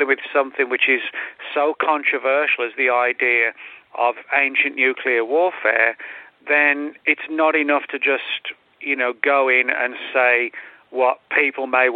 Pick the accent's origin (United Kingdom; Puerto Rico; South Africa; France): United Kingdom; England; moved away; because I'm originally from England, people over here ask me